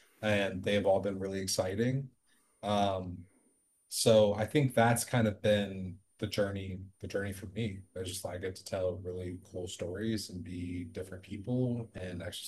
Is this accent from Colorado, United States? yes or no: no; Virginia, United States; I'm from Southern Virginia, military family. There was no theater, there was no film, there's no vertical, there was no art where I was growing up at all.